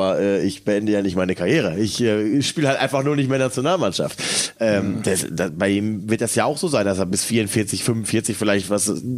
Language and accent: German; Hamm, North Rhine-Westphalia, Germany; Ich bin in Hamm aufgewachsen. Das ist in der Nähe von Hagen.